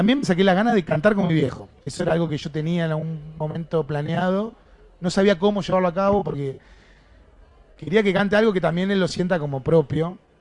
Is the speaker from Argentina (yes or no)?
yes; Argentina; Son parte de nuestra vida. Te gusten o no, son parte de nuestra recorrida como argentinos, ¿no?